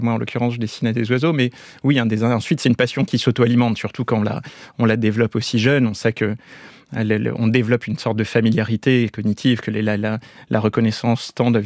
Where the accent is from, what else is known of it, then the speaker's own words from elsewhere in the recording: Italy; J'ai perdu mon père peu de temps après ma naissance, donc j'ai grandi en Italie avec ma mère et ma tante, donc petite classe moyenne, et par contre, fils unique, élevé en Italie en plus, par deux femmes.